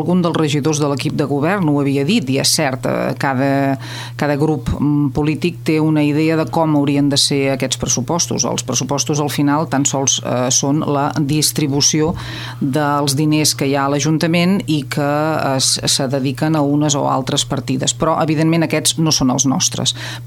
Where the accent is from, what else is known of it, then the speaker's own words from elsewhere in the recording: Valls, Catalonia, Spain; Jo sóc filla de Valls, tinc molts amics coneguts